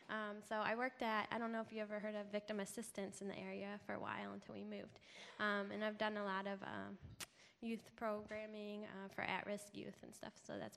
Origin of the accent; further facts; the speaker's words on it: Stow, Ohio, United States; So I grew up in Stowe, Ohio, and then I married this guy, and then we were all over the place. So we've been to Iowa and Michigan.